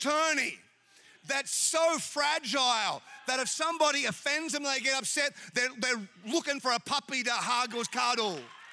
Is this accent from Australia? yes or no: yes; Australia; now in United States; Now, I'm an Australian, you know, Chinese Australian, but I'm an Australian. And I live in America